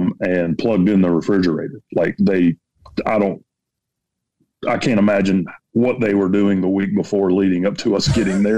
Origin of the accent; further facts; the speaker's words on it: South Carolina, United States; I'm from South Carolina.